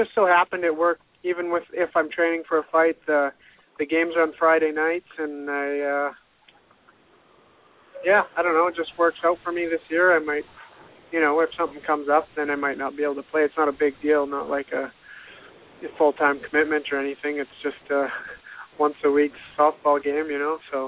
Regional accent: Saskatoon, Saskatchewan, Canada; only place in Canada that actually has Access TV. Otherwise, it's all in the States. So people from my hometown actually get to watch me.

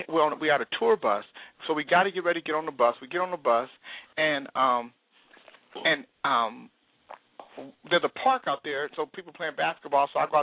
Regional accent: Canada; We come from Canada. We're in Toronto

